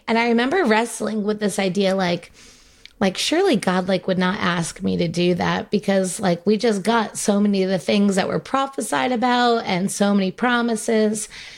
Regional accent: New York, United States; And I'm not, like, a camping person. I'm like, I'm from New York.

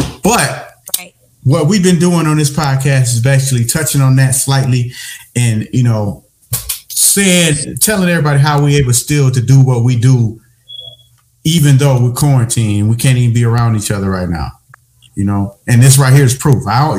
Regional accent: Michigan, United States; Yeah, man. It's, you know, I'm from Michigan, and I hear Michigan got the highest whatever.

